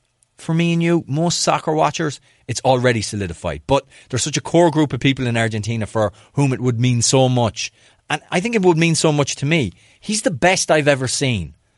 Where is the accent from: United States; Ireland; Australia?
Ireland; So I grew up in the Republic of Ireland